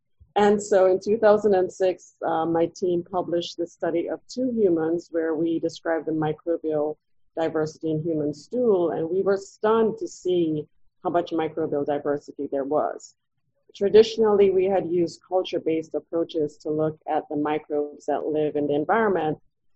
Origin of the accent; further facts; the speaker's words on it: Jamaica; also born or lived in Trinidad and Tobago; I grew up in Jamaica. I did undergrad at the University of the West Indies in Trinidad and Tobago, and then ended up doing a PhD at Cornell.